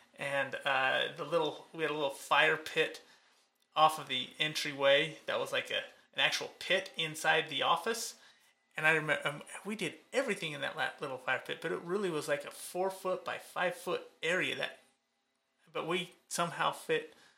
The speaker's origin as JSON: {"language": "English", "town": "St. George", "region": "Utah", "country": "United States", "tie": "born or raised there", "said": "So I moved back down to my hometown, St. George, and ended up getting a job for a civil engineering contractor doing back office accounting."}